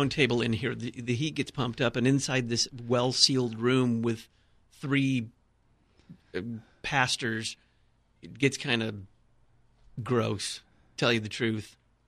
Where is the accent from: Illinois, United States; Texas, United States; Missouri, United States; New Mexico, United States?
Texas, United States; Dallas; It's not me. I mean, I'm from Dallas, but...